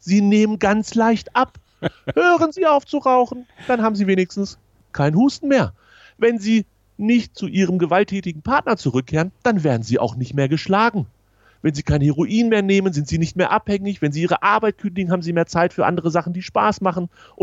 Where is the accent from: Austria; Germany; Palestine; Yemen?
Germany; Lower Saxony; Ich als Westfale, nein, ich als Niedersachse bin einfach König im Ausschlafen.